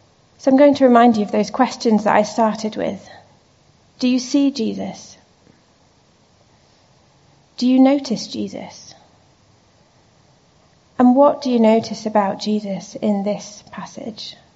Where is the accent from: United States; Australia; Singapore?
Singapore; I grew up in Singapore with a Chinese heritage, a Chinese grandmother.